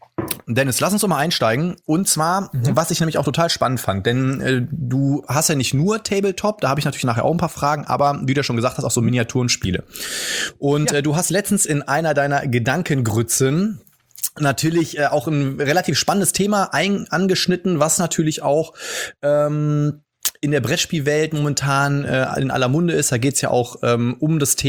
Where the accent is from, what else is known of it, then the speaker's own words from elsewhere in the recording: North Rhine-Westphalia, Germany; Arsch auf Eimer, wie man bei uns im Pott so schön sagt.